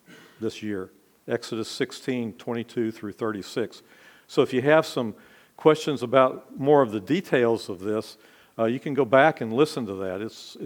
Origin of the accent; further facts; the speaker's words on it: Austin, Texas, United States; Well, I grew up down in the University of Texas in Austin before it was the University of Texas at Austin.